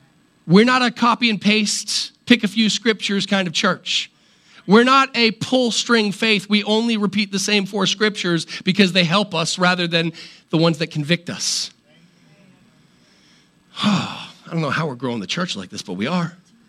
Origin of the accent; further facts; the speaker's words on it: Virginia, United States; born there; I'm allowed to say y'all because I was born in Virginia.